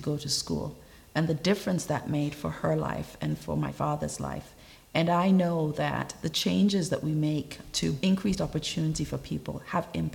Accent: Sierra Leone; also born or lived in Edmonton, California, United States; now in Canada; I was born in Edmonton, Alberta, and my father had been an international student there, and I did my whole high school education in Sierra Leone. And then I returned to Canada for university, and I've spent my whole adult life here.

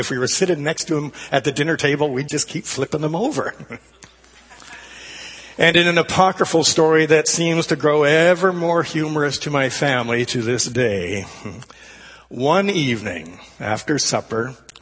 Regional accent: Ontario, Canada; Well, when I was a small boy growing up in Northern Ontario

